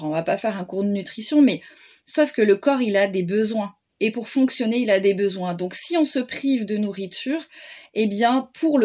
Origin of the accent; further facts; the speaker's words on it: France; moi je suis française et que j'habite en France et que je vis, voilà, en France